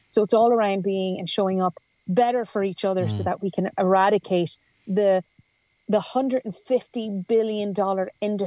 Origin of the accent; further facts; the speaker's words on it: Ireland; I say that as an Irish MEP in a country where we have a number of large tech companies.